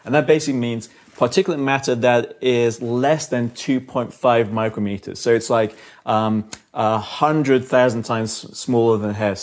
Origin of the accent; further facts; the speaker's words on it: London, United Kingdom; I'm from London.